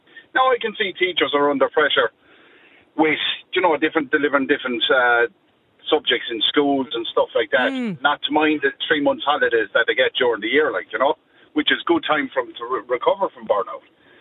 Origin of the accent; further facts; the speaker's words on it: Ireland; are we getting to a stage where we're forgetting our own core values as Irish people?